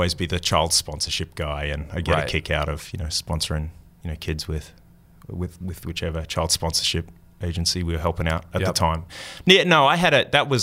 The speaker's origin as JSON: {"language": "English", "town": "Crow's Nest", "region": "Queensland", "country": "Australia", "tie": "born or raised there", "said": "I really grew up in a town of 1,000 people. 2 hours inland from Brisbane, called Crow's Nest. Had 1,000 people in our little hometown. Went to a Methodist church"}